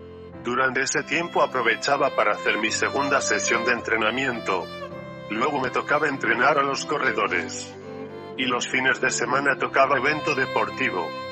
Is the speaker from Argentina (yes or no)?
no; Castile and León, Spain; estando de vacaciones en mi pueblo de Salamanca